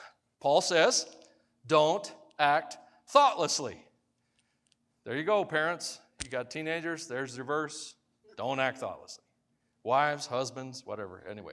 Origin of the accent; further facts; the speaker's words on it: Tennessee, United States; I'm from Tennessee, and it reminds me home